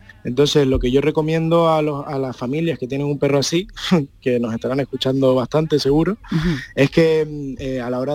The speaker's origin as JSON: {"language": "Spanish", "region": "Canary Islands", "country": "Spain", "said": "Pues como todos los años, como buen canario, me vengo a los carnavales."}